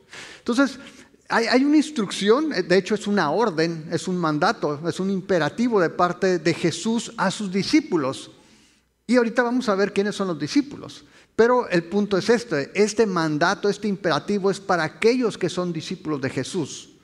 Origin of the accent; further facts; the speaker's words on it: Mexico; la mayoría de nosotros como mexicanos hemos escuchado hablar acerca de Dios